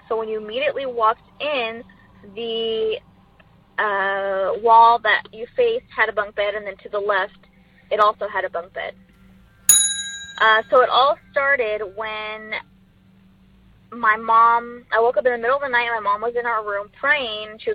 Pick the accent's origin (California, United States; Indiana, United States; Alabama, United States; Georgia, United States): California, United States; I'm from California.